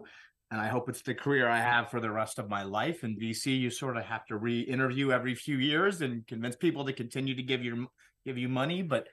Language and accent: English; St. Louis, Missouri, United States; also born or lived in Chicago; I grew up in St. Louis, Missouri, moved to Chicago, Illinois to study finance and accounting and psychology.